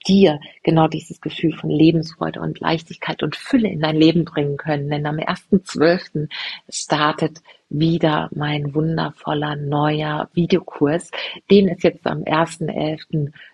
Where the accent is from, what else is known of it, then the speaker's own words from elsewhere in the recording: Frankenthal, Rhineland-Palatinate, Germany; in der Pfalz in meiner Heimatstadt Frankenthal und am 15.12. hier in Stadigen-Ilsheim, meiner wundervollen Wahlheimat in Rheinhessen.